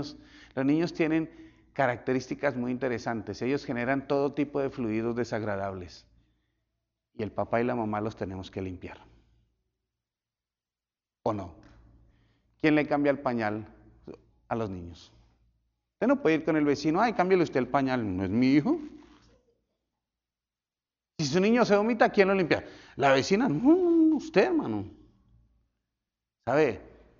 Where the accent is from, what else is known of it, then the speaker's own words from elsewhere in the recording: Colombia; now in United States; Fácil en mi país, que es un 24 festivos cada año, aquí son solo 4. El lunes pasado fue festivo en Colombia